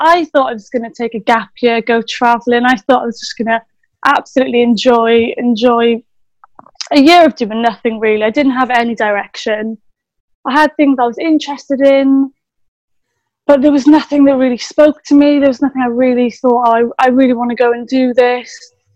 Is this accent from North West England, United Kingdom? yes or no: no; Wales, United Kingdom; I'm from Wales.